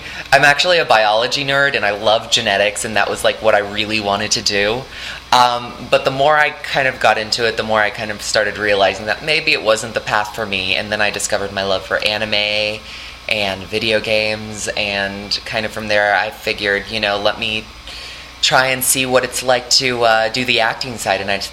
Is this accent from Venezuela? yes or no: yes; Caracas, Capital District, Venezuela; I grew up in Venezuela, specifically in Caracas.